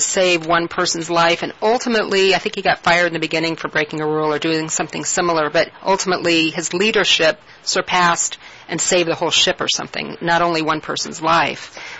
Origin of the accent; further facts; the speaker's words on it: Boulder, Colorado, United States; I'm from Boulder, and Boulder benchmarks a lot of projects.